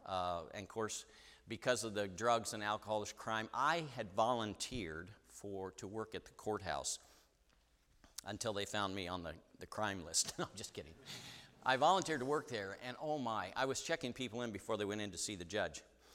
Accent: United States; now in Australia; I don't want to change my accent to an Aussie accent, because it opens up so many doors for me. You wouldn't believe how many people say, oh, you sound like you're from America.

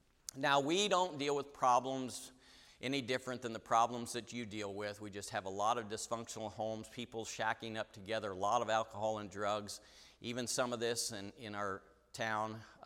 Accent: United States; now in Australia; I don't want to change my accent to an Aussie accent, because it opens up so many doors for me. You wouldn't believe how many people say, oh, you sound like you're from America.

